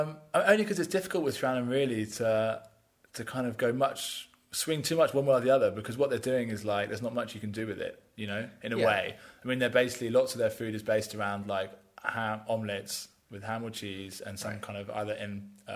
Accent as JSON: {"language": "English", "country": "United Kingdom", "said": "Right, but I think we would call these Danish pastries, us Brits."}